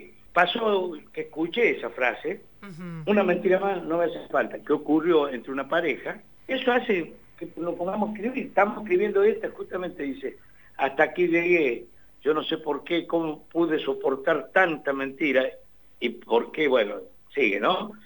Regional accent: Córdoba, Argentina; accent: Cordobés tonada; De Córdoba capital.

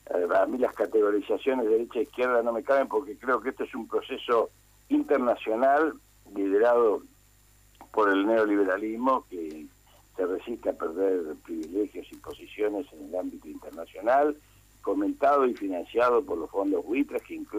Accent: Argentina; como argentino

